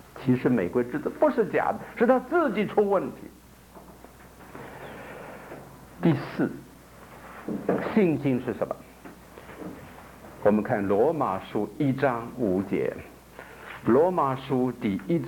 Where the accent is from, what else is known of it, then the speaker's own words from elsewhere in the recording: North China, China; 在我的家乡华北